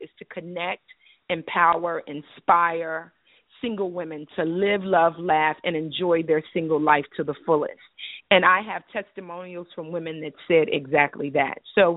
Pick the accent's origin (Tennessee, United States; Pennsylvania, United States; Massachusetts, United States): Tennessee, United States; Memphis; So I have a really huge following, of course, in my hometown of Memphis, Tennessee. I'm from Memphis.